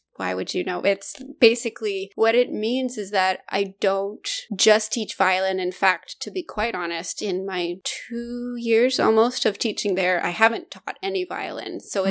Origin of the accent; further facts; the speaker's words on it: Saskatchewan, Canada; when I was growing up in Saskatchewan